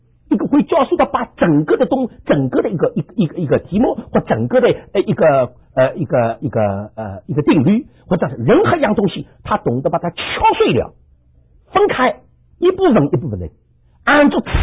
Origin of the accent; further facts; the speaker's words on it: Shanghai, China; also born or lived in Hong Kong; 好像我是上海人，我到广东去的时候，我出生到广东去的，到香港去的时候，我就学广东话嘛，学来学去都是上海广东话。